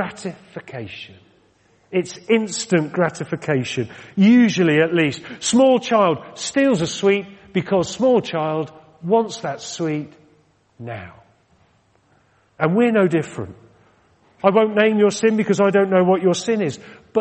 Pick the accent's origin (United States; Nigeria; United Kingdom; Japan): United Kingdom; Exeter, South West England; born there; Many of you will know that I was born in Exeter, down in Devon.